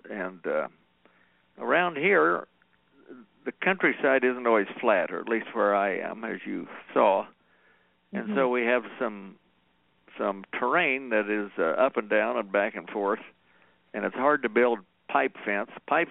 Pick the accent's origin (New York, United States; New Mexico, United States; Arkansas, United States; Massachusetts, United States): New Mexico, United States; Las Cruces; and I grew up in Las Cruces, and if you go to El Paso or Cruces, there are miles and miles and miles of rock walls.